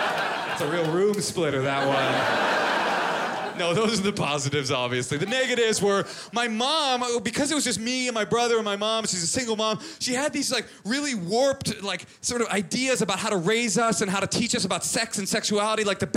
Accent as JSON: {"language": "English", "town": "Oakland", "region": "California", "country": "United States", "tie": "born or raised there", "said": "I'm from Oakland. Latte? Grew up in Oakland, very poor."}